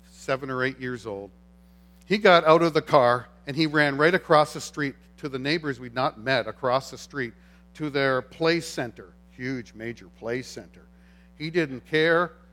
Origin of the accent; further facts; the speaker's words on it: Ontario, Canada; We're from Ontario. And actually, we're here to plant a church.